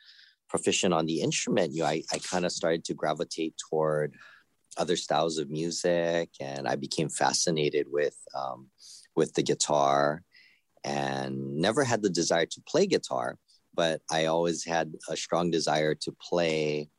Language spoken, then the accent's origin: English; Hawaii, United States; I was born and raised in Hawaii, so we all learn how to play the ukulele there.